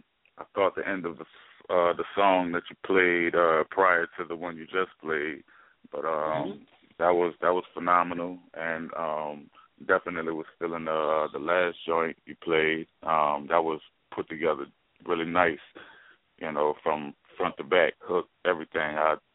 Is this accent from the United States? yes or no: yes; New Orleans, Louisiana, United States; now in California, United States; I'm living in California right now, Northern Cal. I'm a Southerner from New Orleans.